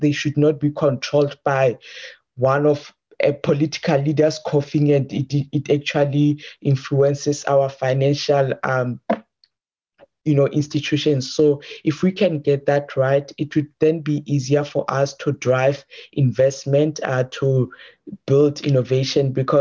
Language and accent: English; South Africa; how difficult it is for any investor to invest on the in South Africa, my home country